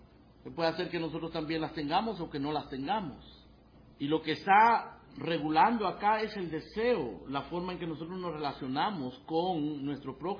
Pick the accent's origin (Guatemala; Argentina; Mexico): Guatemala; born there; nací en Guatemala, porque Dios así lo quiso.